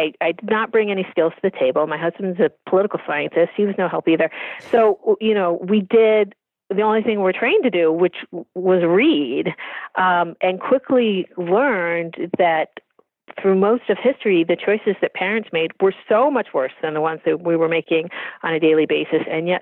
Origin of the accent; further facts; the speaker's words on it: California, United States; I'd love to. I'm from California. I'm not built for this.